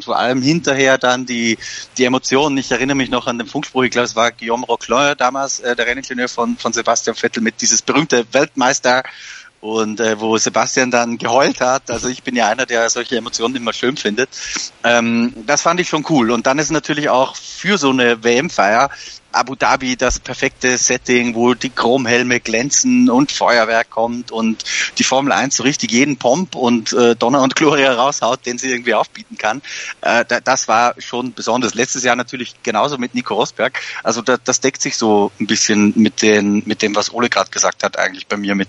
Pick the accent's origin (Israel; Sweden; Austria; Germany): Austria; da wo ich herkomme in Österreich